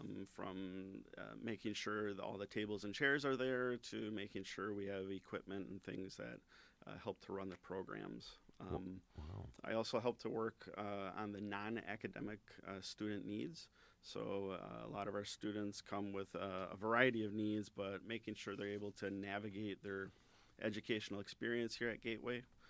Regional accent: Fond du Lac, Wisconsin, United States; So originally I'm from Fond du Lac. I'm a transplant here for about the last 17 years.

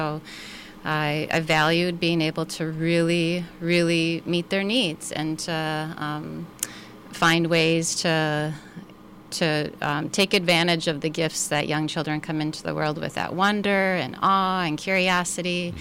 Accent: La Crosse, Wisconsin, United States; I grew up in La Crosse, Wisconsin, and I feel like I, in some ways, coming full circle, my childhood was filled with playing outside.

